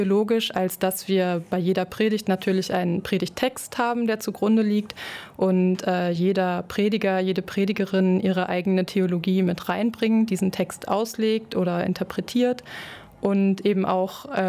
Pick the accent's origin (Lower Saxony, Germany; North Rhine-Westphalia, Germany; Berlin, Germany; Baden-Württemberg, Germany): Lower Saxony, Germany; Wir kommen aus Westniedersachsen.